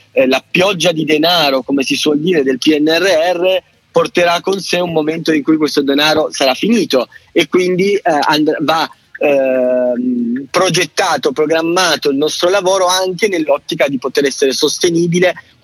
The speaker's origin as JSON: {"language": "Italian", "region": "Piedmont", "country": "Italy", "said": "io che provengo dal Piemonte"}